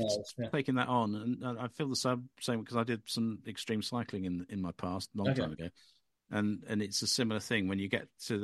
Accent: North West England, United Kingdom; accent: Scouse; And I've just started doing some narration on it, getting back my Scouse accent.

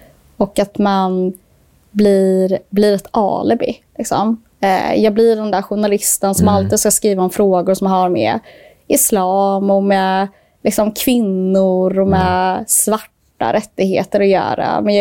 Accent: Gothenburg, Västra Götaland County, Sweden; now in Stockholm, Sweden; men jag kom till Stockholm 2014. Liksom. Men jag är född och uppvuxen i Göteborg.

